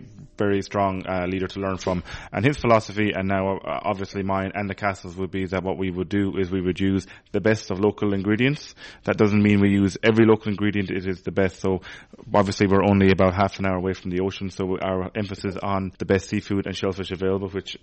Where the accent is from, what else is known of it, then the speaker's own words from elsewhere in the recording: Munster, Ireland; I am from County Clare, which is about two... technically, we're in Galway at the moment because we're across the bridge. So we're one county down from Galway is County Clare